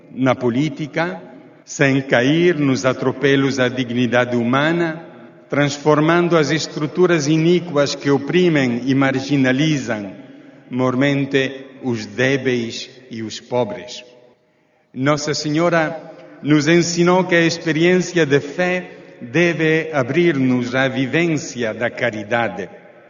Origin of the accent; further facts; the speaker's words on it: Cabo Delgado, Mozambique; Mas também em Cabo Delgado, em Moçambique, de onde venho